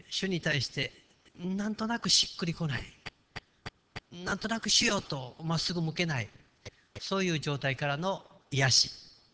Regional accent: Mie, Japan; 私は漁師町の出身なんですよ。三重県の漁師町でね、ちょっと出ればすぐ漁師の親父たちに会うんです。友達も漁師の息子たちがいっぱいいるんですね。

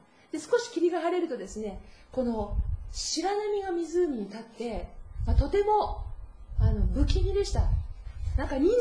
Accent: Kanagawa, Japan; 私は神奈川県で生まれ育ちました。

